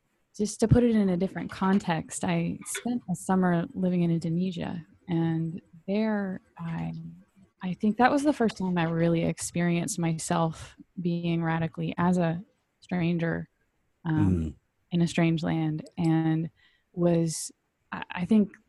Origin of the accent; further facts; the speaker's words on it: Southern US, United States; I mean, growing up in the South, you know, you think that we are the, you know, the people who invite folks into our homes and feed them, you know, chicken and tea.